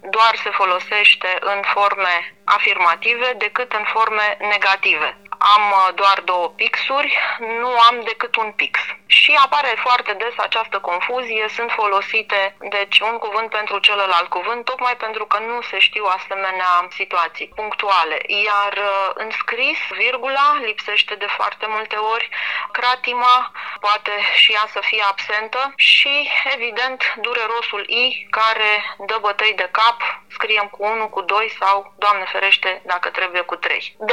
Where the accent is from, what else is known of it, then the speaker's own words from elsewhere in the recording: Romania; Noi suntem români și ar trebui să știm să vorbim și să scriem corect românește